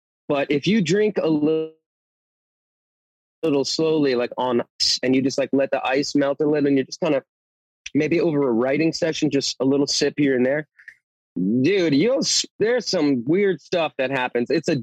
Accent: New Jersey, United States; also born or lived in Brooklyn, United States; I was born in New York City, well, in Brooklyn, and I grew up in New Jersey. So when I moved here in the 80s, you know, it was tough

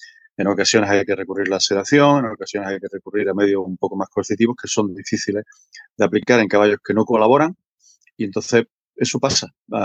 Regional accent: Andalusia, Spain; como andaluz me siento muy contento, muy orgulloso

